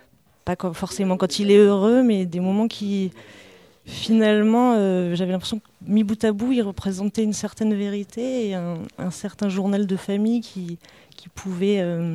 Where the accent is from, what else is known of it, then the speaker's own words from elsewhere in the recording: Grenoble, Auvergne-Rhône-Alpes, France; moved away as an adult; now in Toulouse, France; moi, je viens de Grenoble à la base, donc j'y ai vécu jusqu'à mes 20 ans.